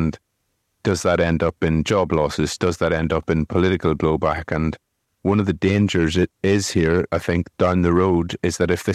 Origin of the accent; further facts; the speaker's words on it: Ireland; I mean, I'm from Ireland as well